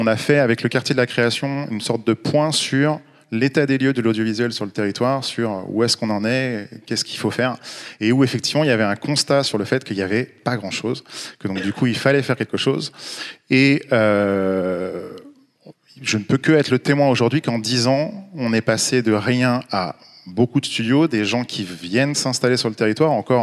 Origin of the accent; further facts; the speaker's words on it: Lannion, Brittany, France; moi je suis breton, je viens de Lannion en Bretagne-Nord.